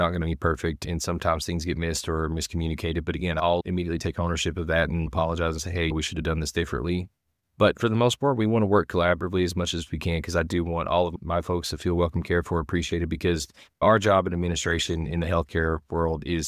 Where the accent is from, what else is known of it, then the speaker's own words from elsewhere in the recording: Hazard, Kentucky, United States; also born or lived in Lexington; I lived in Lexington, Kentucky for 12 years. Never thought I would move back to my hometown of Hazard here in Eastern Kentucky